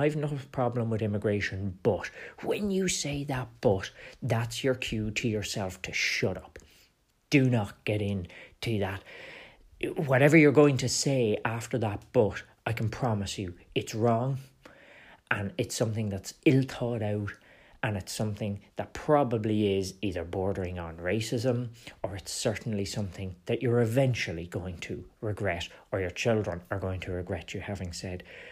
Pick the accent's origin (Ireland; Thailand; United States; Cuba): Ireland; And humanity does demand that we care, and particularly as Irish people.